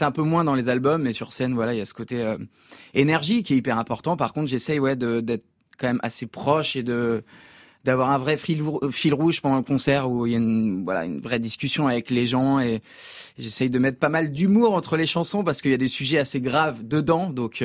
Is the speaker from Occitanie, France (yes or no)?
no; Nouvelle-Aquitaine, France; J'ai grandi dans la Creuse, donc il fallait faire 80 bornes pour aller voir un concert